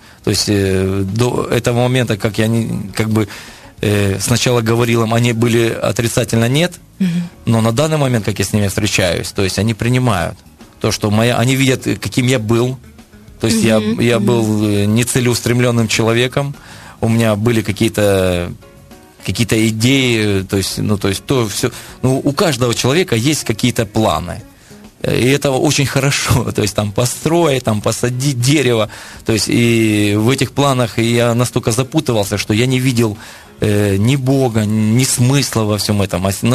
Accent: Ukraine; это все произошло в России, в Питере, а я же был украинец

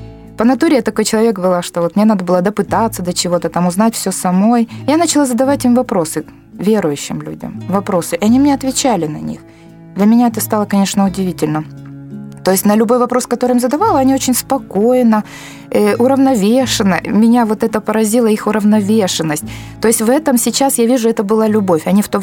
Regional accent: Kiliya, Odesa Oblast, Ukraine; born there; Вообще я родилась в Одесской области, в городе Килия.

